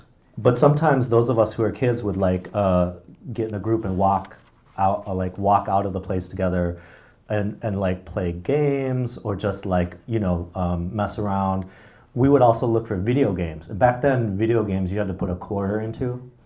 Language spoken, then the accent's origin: English; Minnesota, United States; You know, I come from Minnesota